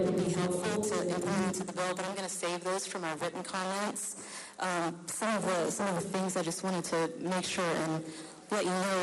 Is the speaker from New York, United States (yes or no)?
no; St. Albans, West Virginia, United States; I was born and raised in St. Albans, about a mile away from the Bayer Crop Science facility.